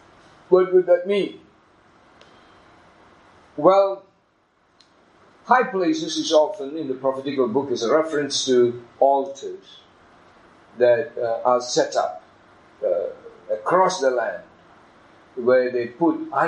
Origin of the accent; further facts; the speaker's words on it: India; I come from India. I was born in India. I was brought up in India. I was there. I did all my secular studies in India